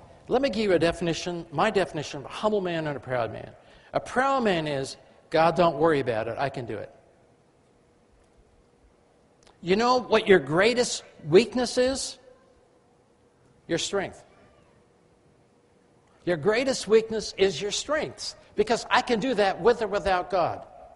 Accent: England, United Kingdom; I mean, I am English, but I flunked it in school.

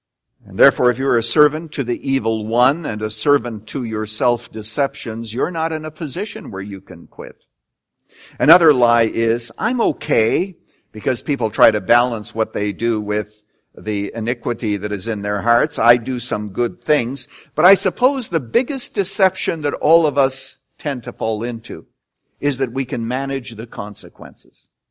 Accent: Saskatchewan, Canada; When I was a boy growing up in Saskatchewan, I usually don't mention that word because most Americans have no idea where it is, but out on the prairies

